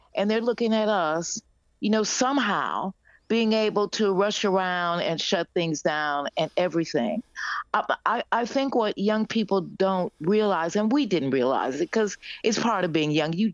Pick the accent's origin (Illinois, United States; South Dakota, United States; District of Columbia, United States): Illinois, United States; Chicago; I was born and raised in Chicago.